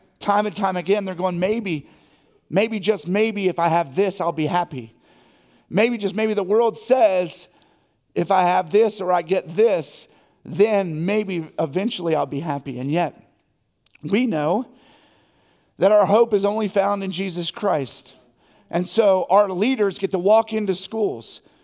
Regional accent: Harrisonburg, Virginia, United States; I'm actually from Harrisonburg. Moved back here 3 years ago

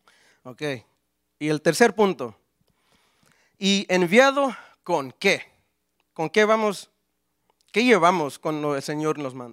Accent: Harrisonburg, Virginia, United States; yo soy de Harrisonburg y aquí nací, es mi testimonio

